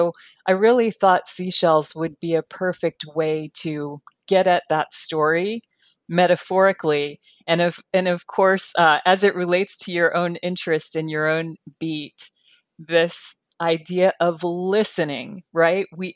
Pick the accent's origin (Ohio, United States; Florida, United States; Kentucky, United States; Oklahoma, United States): Florida, United States; also born or lived in California; Well, my idea, I was born in Florida. I do come from Florida. I grew up in both Florida and California